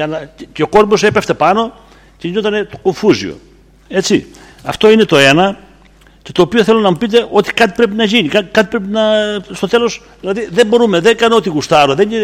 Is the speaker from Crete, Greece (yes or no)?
yes; Zakros, Crete, Greece; Στο χωριό μου στη Ζάκρο διαμαρτύρονται οι κάτοικοι